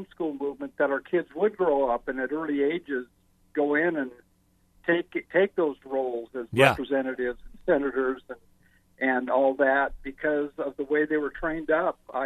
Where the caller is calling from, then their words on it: Foley, Alabama, United States; also born or lived in Montana; I'm just calling from Foley, Alabama, and we were in the early days of the homeschool movement up in Montana back in 1985